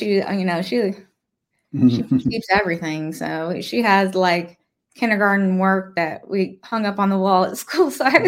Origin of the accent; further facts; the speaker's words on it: Indiana, United States; Like I'm from Indiana, so we have a big old Indy 500 party we did at the farm every single year.